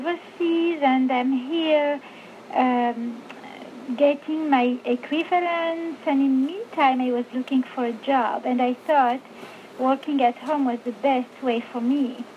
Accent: Algeria; moved away as an adult; now in United States; No, Algeria.

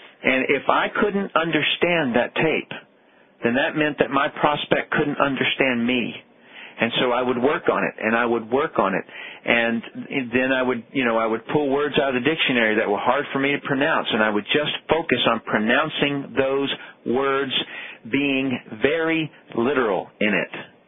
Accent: Tennessee, United States; accent: Tennessee; I grew up in Tennessee and just absolutely hated education and anything to do with it.

